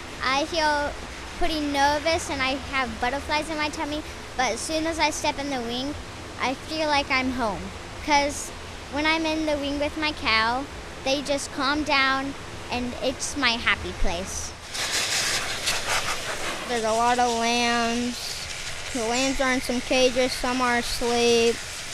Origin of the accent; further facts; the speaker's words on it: Carbondale, Kansas, United States; I am 9.5 years old. I am from Carbondale, Kansas.